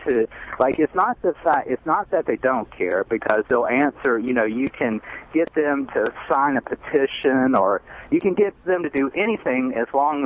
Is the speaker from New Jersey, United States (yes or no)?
yes; New Jersey, United States; I'm from New Jersey